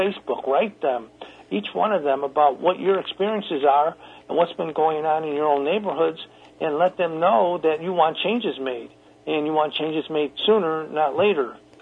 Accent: Chicago, Illinois, United States; because I'm from Chicago, and I think we mentioned this earlier, the kids on the south side or on the west side in Austin, they're suffering terribly.

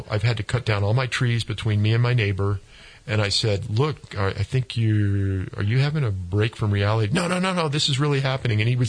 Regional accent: Connecticut, United States; born or raised there; moved away; also born or lived in Maryland

